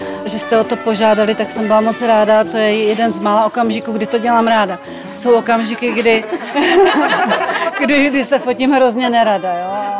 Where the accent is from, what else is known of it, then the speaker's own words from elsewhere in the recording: Jindřichov, Olomouc Region, Czechia; also born or lived in Šumperk; Narodila jsem se v Šumperku. Asi rok jsme žili u babičky, která bydlela v pustých Žibřidovicích. Kousek od tam byla pak vesnice Jindřichov na Moravě. Tam se přestěhovali mý rodiče asi, když mi bylo rok a půl. Žila jsem tam s rodiči asi do svých 14 let.